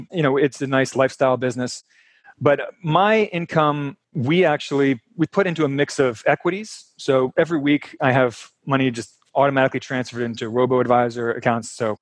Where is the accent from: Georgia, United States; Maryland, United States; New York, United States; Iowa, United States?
Maryland, United States; Baltimore; We met in Baltimore. I'm from Baltimore.